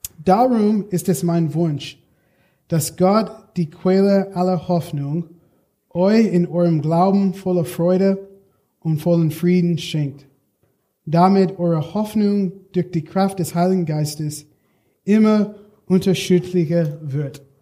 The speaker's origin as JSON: {"language": "German", "country": "United States", "second_language": "German", "moved": "as an adult", "lives_now": "Darmstadt, Germany", "said": "ich komme ursprünglich aus den USA und ich bin verheiratet mit Rahel, eine deutsche, wunderbare Frau. Und wir wohnen gerade in Darmstadt"}